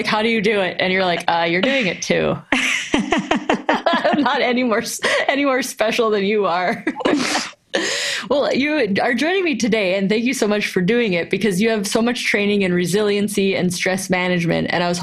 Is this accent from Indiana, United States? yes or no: no; Minnesota, United States; accent: Minnesota; which I'm totally killing her last name with my Minnesota accent.